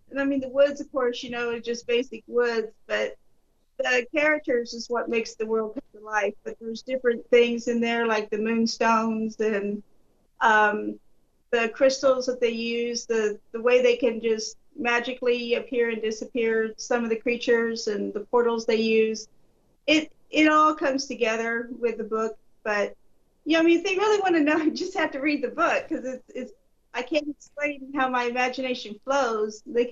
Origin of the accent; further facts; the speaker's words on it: Joplin, Missouri, United States; Well, me and my brother would run around and play in parks, and there was Show Creek. We'd swim in Show Creek, fish, basically rode our bikes and just had fun during the summer.